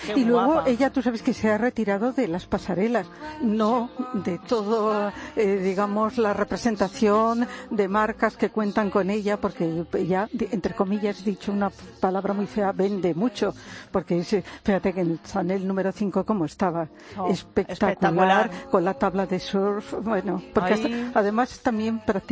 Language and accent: Spanish; Galicia, Spain; este año Galicia, mi tierra